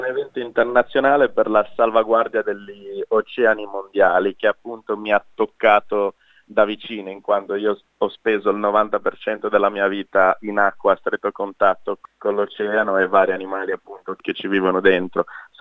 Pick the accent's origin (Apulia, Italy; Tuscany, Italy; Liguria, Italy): Liguria, Italy; Bordighera; moved away; ambasciatore di Bordighera nel mondo durante l'anteprima del documentario che abbiamo fatto nella mia città natale